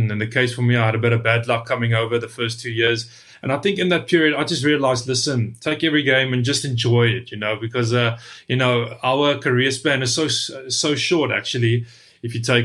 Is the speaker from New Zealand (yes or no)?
no; South Africa; And for me, growing up in South Africa, you know, how special wasn't it, you know, to be involved in a country which is so big on the rugby